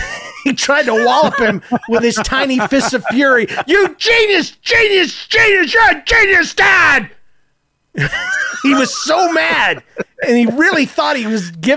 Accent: the South, United States; You know, I'm from the South ultimately. And even though I don't still have my accent

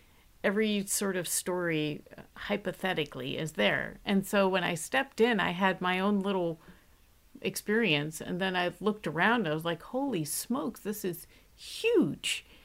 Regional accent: New Jersey, United States; Do you know, growing up in New Jersey, you know, it's hard not to have listened to WNEW, WPLJ, all of these stations coming up

